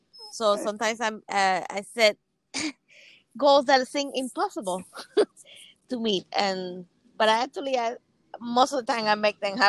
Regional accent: Cuba; moved away as an adult; So I'm from Cuba. I actually grew up in Cuba. And I was all the way up to 18.

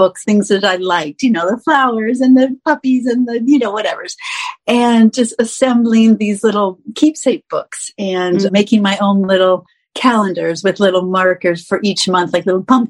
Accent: Minnesota, United States; growing up in Southern Minnesota, small town, little farm town, I didn't know about these careers.

